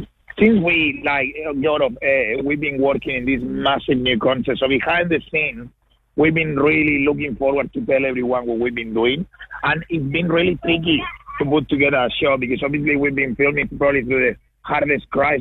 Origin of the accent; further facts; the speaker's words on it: Perth, Western Australia, Australia; born there; my accent is fake. I actually was born in Perth.